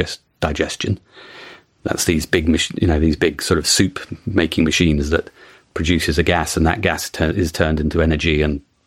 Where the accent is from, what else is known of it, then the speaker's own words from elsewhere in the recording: United Kingdom; And I have to say, as a Brit, I'm incredibly proud that we are up there in turning waste food into energy.